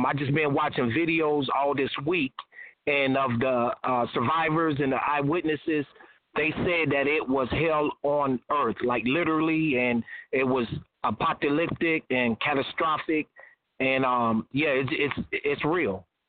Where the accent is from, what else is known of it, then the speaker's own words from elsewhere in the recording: Dayton, Ohio, United States; now in Greenville, United States; I'm originally from Dayton, Ohio, but as of 2 years ago, I relocated down here in Greenville, South Carolina area.